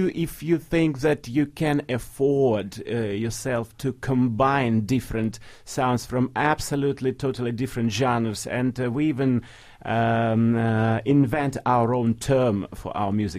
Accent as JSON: {"language": "English", "town": "Vladivostok", "region": "Primorsky Krai", "country": "Russia", "tie": "born or raised there", "said": "I still think it was kind of very exciting situation because my hometown, Vladivostok, was even closed for Soviet citizens to come, and you should get some kind of special visa."}